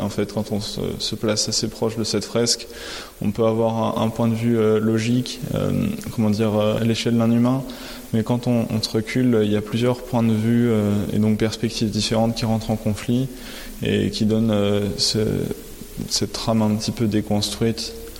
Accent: Gap, Provence-Alpes-Côte d'Azur, France; Non, moi, je suis de Gap. Il n'y a pas grand-chose à dire sur Gap.

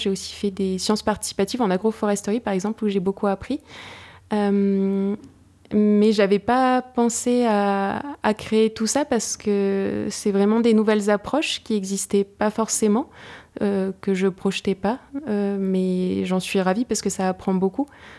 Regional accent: France; J'ai eu la chance de grandir entourée de forêts dans le Briançonnais et pays des Écrins où j'ai grandi. Il y a vraiment des forêts partout sur les versants de montagne et à proximité de là où j'ai grandi.

